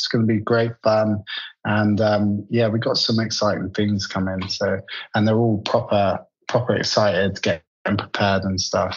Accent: South West England, United Kingdom; I'm from Devon, the south of England.

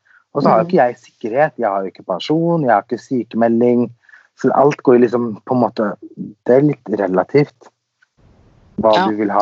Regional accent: Sweden; Jeg er jo født og oppvokst i Sverige, så der har jeg bodd.

